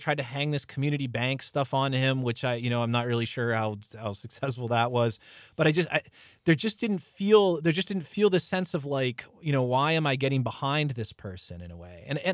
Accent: Upper St. Clair, Pennsylvania, United States; I grew up in Upper St. Clair, and I always get curious, kind of how do those folks vote?

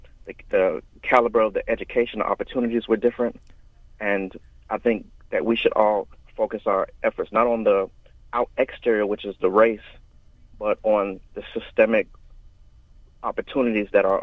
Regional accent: Opa-locka, Florida, United States; I grew up in Opa-locka. I went to those schools there, and it was known as the Triangle. It was a horrible area at the time.

